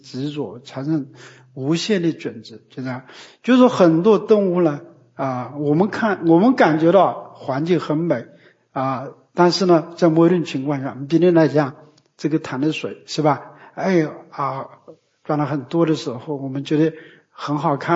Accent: China; 比如呢日本要发生地震，我们中国人呢非常欢喜

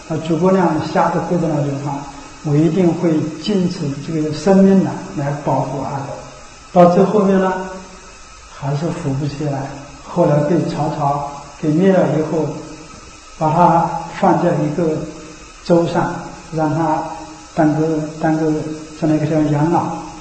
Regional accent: China; 那我说，我们中国人呢、啊，我们世界上所有人，正民主的人都是这样的。

